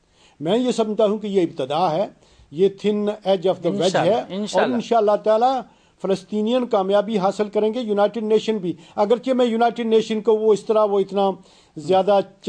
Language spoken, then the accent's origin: Urdu; Pakistan; میں پہلے عرض کر چکا تھا کہ میں پاکستانی ہوں الحمدللہ